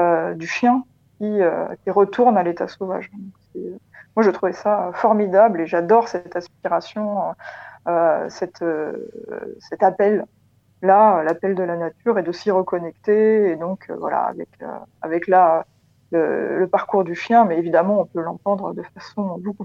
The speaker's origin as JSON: {"language": "French", "town": "Paris", "region": "Île-de-France", "country": "France", "tie": "born or raised there", "said": "moi j'ai grandi à Paris, vraiment dans la verticalité des immeubles"}